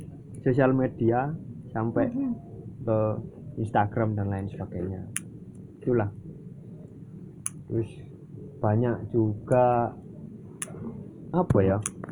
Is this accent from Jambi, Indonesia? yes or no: no; Surabaya, East Java, Indonesia; Aku punya teman-teman yang dari daerah yang aku dari Surabaya juga bingung komunikasinya gimana.